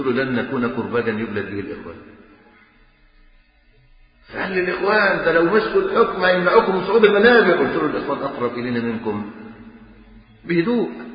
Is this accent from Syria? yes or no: no; Egypt